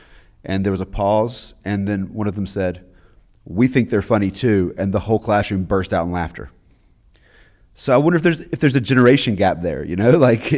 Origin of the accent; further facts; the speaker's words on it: the South, United States; I'm a Southerner, you know. I'm not every American, but I'm one.